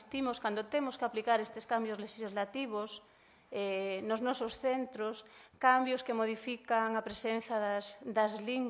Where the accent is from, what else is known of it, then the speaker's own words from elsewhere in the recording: Cangas, Galicia, Spain; E como veño de Cangas